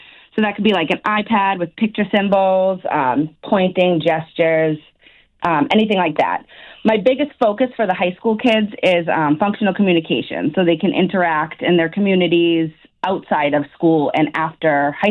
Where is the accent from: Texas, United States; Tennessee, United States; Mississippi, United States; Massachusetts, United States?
Massachusetts, United States; Worcester; from Worcester, and I can't beat Kennedy.